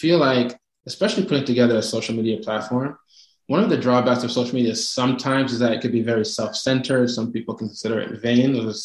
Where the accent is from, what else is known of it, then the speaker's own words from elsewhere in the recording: Canada; I'm in Toronto. So I'm the Canadian in the bunch.